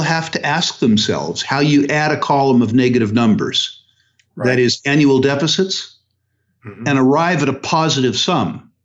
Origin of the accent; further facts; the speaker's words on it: United States; I think, and I'm speaking as an American now